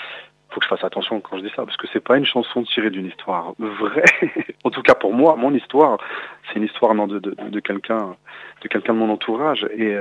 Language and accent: French; France; born there; moi, je suis d'origine portugaise, je suis né en France, mais mes parents sont les deux portugais. A minha mãe é de Espinho e o meu pai de Guarda.